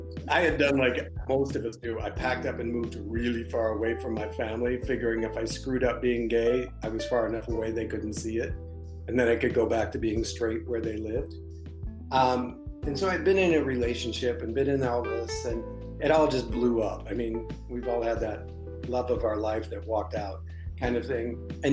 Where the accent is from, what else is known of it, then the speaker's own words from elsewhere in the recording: Midwest, United States; I think it comes in part because I grew up in the Midwest.